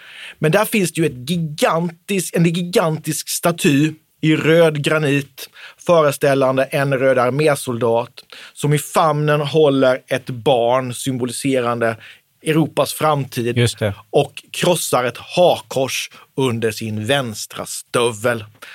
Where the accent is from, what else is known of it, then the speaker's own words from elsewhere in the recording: Oskarshamn, Kalmar County, Sweden; ett stenbrott söder om Oskarshamn, där jag kommer ifrån